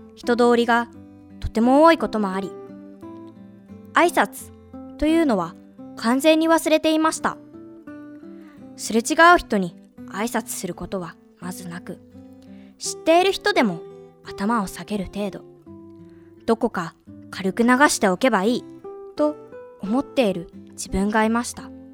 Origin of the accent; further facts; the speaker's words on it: Tokyo, Japan; also born or lived in Kansai; 私は6年生まで東京にいました。小さい頃は関西に住んでいたこともあります。